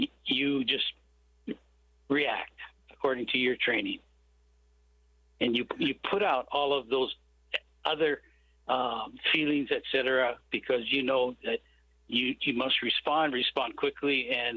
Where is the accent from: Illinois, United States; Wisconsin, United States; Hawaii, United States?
Hawaii, United States; also born or lived in Washington; Growing up in Hawaii in the 60s, the decade of the 60s, I sort of lived kind of a sheltered life, if you will, although I had lived in Washington State for a number of years with my parents.